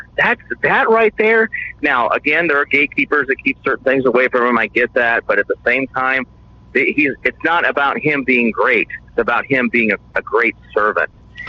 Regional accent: Kansas, United States; You know, I'm from Kansas.

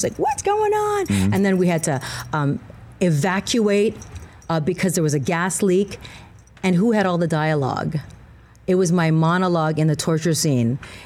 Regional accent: Hawaii, United States; because I'm from Hawaii. I'm used to walking around barefoot.

